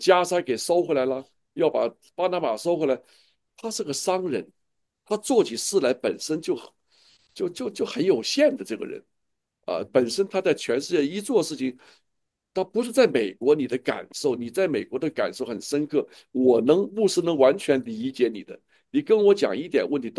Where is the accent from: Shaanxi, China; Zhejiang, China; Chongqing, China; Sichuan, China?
Sichuan, China; 我是四川人，对不对？对头，凉爽是四川的，是吧？我讲的四川话准不准呢、啊？